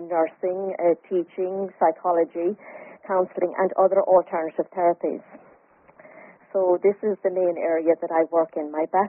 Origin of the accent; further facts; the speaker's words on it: Ireland; Indeed, I do have an accent. I'm from Ireland.